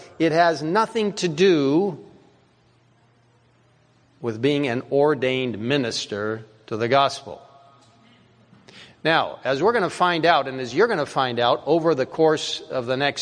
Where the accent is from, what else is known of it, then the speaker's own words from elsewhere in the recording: Cairo, Cairo Governorate, Egypt; I grew up in Cairo, Egypt. I love the Middle East.